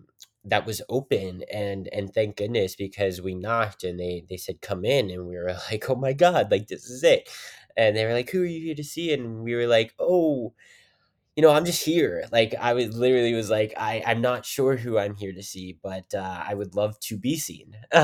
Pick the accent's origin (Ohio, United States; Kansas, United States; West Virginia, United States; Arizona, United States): West Virginia, United States; Weirton; And this was in Pittsburgh, Pennsylvania, where I originally grew up, right outside. I'm from Weirton, West Virginia, but did all my theater in Pittsburgh, Pennsylvania with the Pittsburgh CLO.